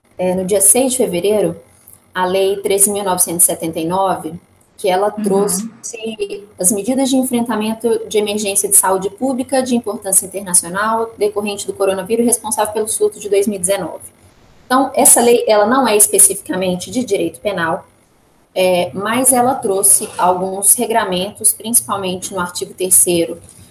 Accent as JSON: {"language": "Portuguese", "region": "Minas Gerais", "country": "Brazil", "lives_now": "São Paulo, Brazil", "said": "quando eu cheguei aqui em São Paulo, eu não sou de São Paulo, para quem não sabe, eu sou de Minas"}